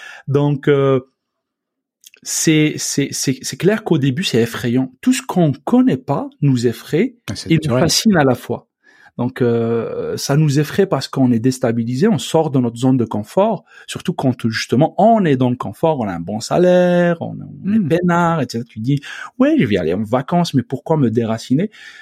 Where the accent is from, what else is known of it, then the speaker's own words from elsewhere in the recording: Algeria; moved away; je vais retourner dans mon pays d'origine. Donc, je suis très lié avec mon pays d'origine, donc l'Algérie, c'est un lien viscéral extraordinaire